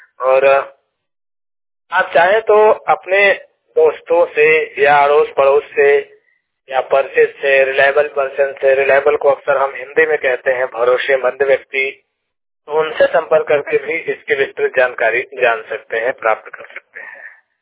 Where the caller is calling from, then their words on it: Mirzapur, Uttar Pradesh, India; जिला मिर्जापुर उत्तर प्रदेश से बात कर रहा हूँ।